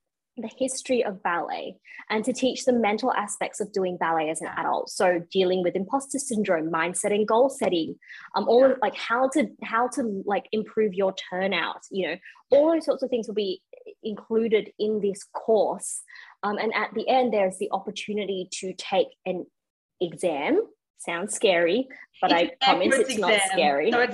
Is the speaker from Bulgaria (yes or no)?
no; Perth, Western Australia, Australia; also born or lived in Sydney / Melbourne; Yes, so that is, I'm moving back to Perth. I grew up in Perth, lived in Sydney, lived in Melbourne, now live on the south coast of Sydney, back to Perth.